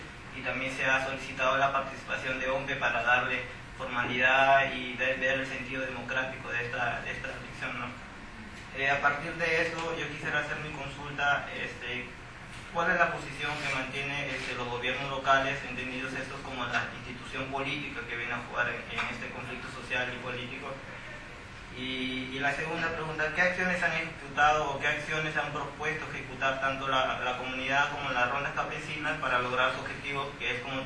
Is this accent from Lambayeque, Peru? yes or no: yes; Lambayeque, Peru; Yo soy de Lambayeque